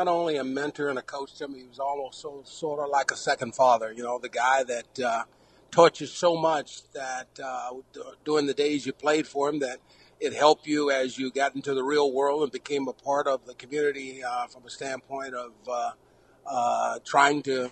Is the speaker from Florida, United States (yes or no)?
yes; Miami, Florida, United States; You know, I grew up in Miami. So, you know, I was in high school when the Dolphins came into existence